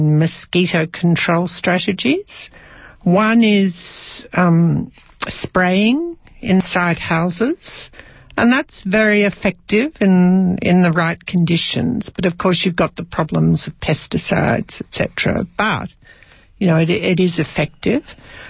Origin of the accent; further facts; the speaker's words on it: Australia; it's a bit different being an Australian. Because Australians travel.